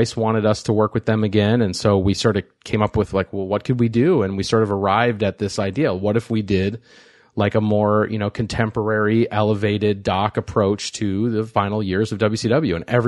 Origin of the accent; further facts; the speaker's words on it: Minneapolis, Minnesota, United States; I grew up in Minneapolis, Minnesota. Nitro would come through quite regularly, so I would go to all the Nitros.